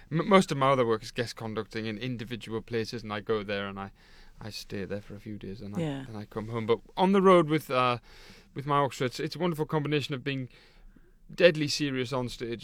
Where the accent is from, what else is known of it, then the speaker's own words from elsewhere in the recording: Gateshead, North East England, United Kingdom; My hometown, Gateshead, is a gem of a hall, the Sage there.